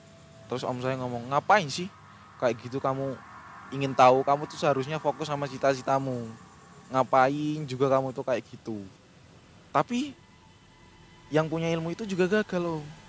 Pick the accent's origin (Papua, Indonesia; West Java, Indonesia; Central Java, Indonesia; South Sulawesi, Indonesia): Papua, Indonesia; kebetulan saya udah lama di Papua, jadi kayak bukan warga baru sih. Saya bukan pribumi, tapi dari kecil saya di Papua. Jadi jiwa-jiwa saya jiwa Papua.